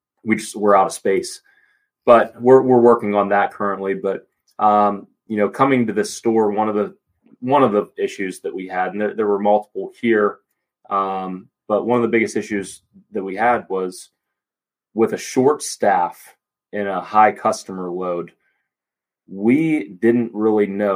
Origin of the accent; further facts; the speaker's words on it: Pittsburgh, Pennsylvania, United States; I'm initially from Pittsburgh, worked here locally for a decade for another auto group, moved to Florida for a short bit